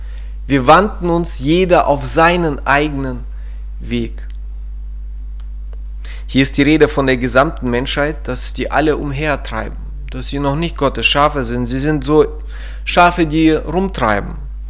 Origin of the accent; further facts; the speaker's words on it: Coesfeld, North Rhine-Westphalia, Germany; Ich komme aus Coesfeld.